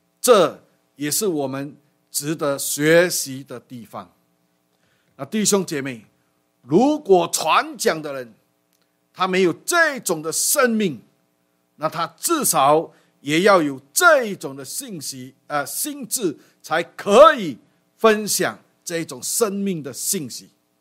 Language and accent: Chinese; China; 好像我们中国人啊，有姓、有名、有字、有号，还很多。